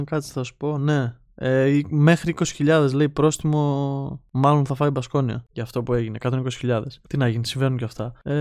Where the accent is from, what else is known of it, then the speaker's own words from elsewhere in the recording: Irakleia, Greece; Ποιο χωριό, Ηράκλεια, σε ρωτώ.